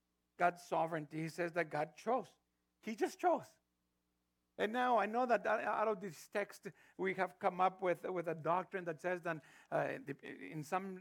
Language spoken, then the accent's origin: English; Mexico; growing up in Mexico, in poverty, but we always had enough to eat